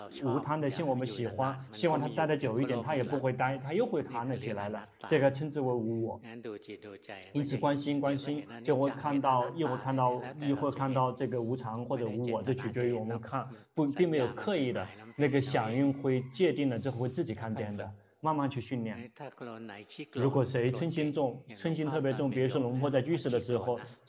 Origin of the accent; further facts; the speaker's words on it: Thailand; Chinese is a second language; 但是我们泰国人这个用词用错了